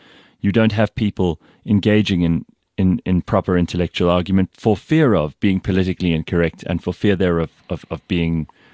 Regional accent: South Africa; As a South African, I'd like to apologize for Max Price.

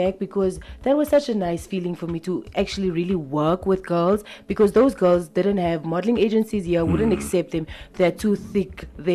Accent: Namibia; now in South Africa; but you're a fashion student in South Africa. Why do you need Namibia? It's my home country.

